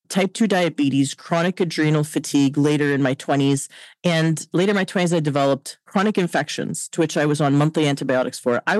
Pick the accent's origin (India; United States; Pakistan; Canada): Canada; Because I'm from Canada.